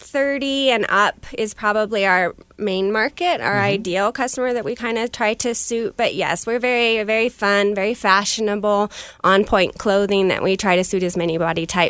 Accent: Colorado, United States; I own Frehla Boutique. I grew up in the Pikes Peak region. I've raised my two boys here.

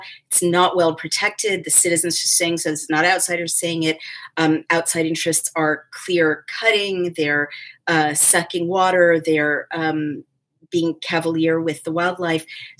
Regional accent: New York, United States; Moving right along, New York, I just saw my home state, declared a state of emergency because of the coronavirus.

